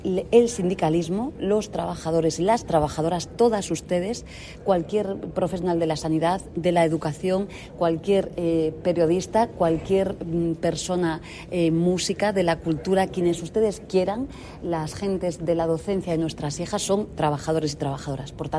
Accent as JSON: {"language": "Spanish", "country": "Spain", "said": "los sindicatos en mi país y en el mundo son engranajes y piezas claves. El sindicalismo español fue clave en la lucha antifranquista"}